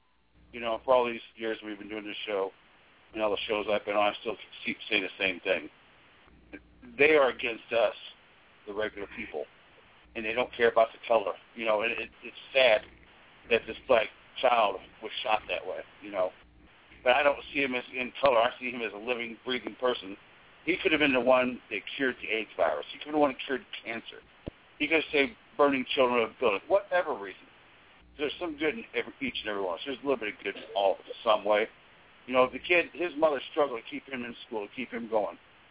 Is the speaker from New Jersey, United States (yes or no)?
no; East St. Louis, Illinois, United States; I grew up in St. Louis area. I mean, I know how it is there. But actually, I grew up in East St. Louis